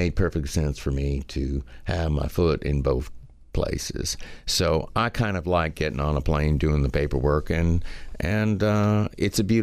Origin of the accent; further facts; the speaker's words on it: Arizona, United States; now in Florida, United States; I grew up in Arizona, went to University of Arizona, and back and forth from L.A. as I was growing up. My father's family's from L.A., so I have deep roots there, and I like the West Coast.